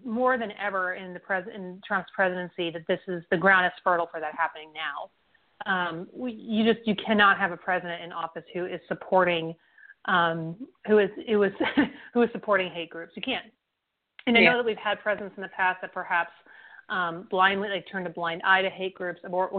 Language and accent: English; South Carolina, United States; born there; I mean, and I was born in South Carolina